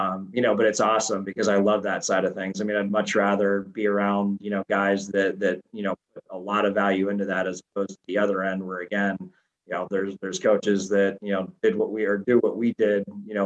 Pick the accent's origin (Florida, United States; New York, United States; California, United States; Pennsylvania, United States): Pennsylvania, United States; Pittsburgh; I'm obviously biased from Pittsburgh